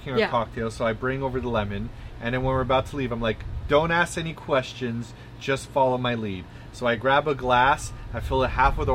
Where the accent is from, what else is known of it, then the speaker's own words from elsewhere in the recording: Canada; accent: Canadian; Cantaloupe is my Canadian accent.